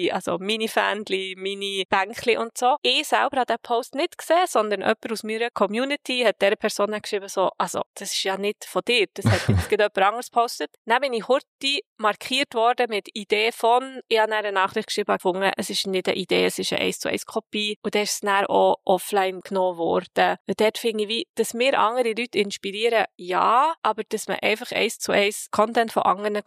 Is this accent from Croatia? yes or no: no; Switzerland; ich komme aus der Schweiz.